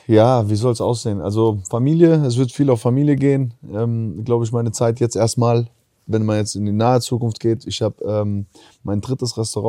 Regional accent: Albania; Und was Firma betrifft, wir sind Albaner so.

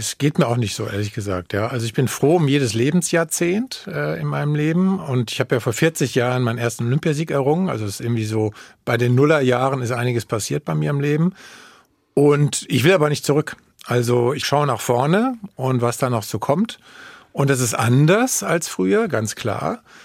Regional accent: Frankfurt, Hesse, Germany; bin damals als Frankfurter nach Offenbach gegangen in den Schwimmclub, weil damals in Frankfurt es keinen ordentlichen Schwimmclub gab.

